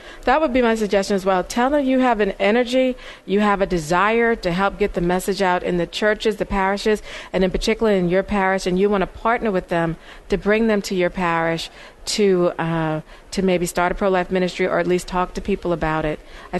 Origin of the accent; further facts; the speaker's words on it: Charleston, South Carolina, United States; I'm originally, though, a Southern girl. I'm from Charleston, South Carolina.